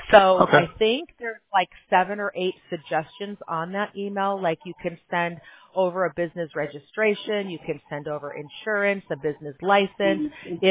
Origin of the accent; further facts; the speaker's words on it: Chicago, Illinois, United States; We're in California, but I grew up in Chicago